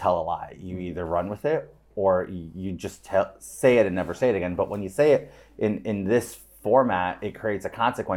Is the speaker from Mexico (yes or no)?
no; New York, United States; You grew up here, you run with wolves from, you know, birth.